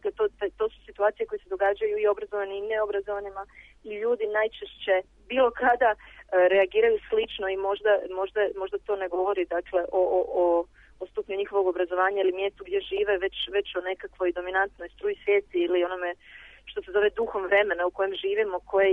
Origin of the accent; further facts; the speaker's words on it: Zadar, Zadar County, Croatia; s obzirom da sam ja rodom iz Zadra